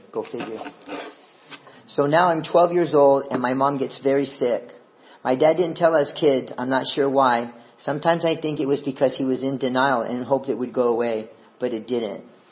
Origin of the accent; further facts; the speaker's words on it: New York City, New York, United States; born there; I was born in New York, Queens, one of 4 children.